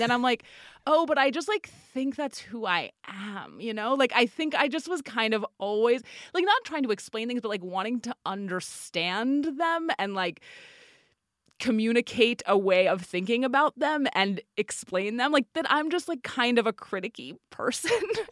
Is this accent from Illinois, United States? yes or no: no; New York, United States; Like I'm from New York. I went back to New York and I like waitressed and interned at a bunch of places, including at Us Weekly.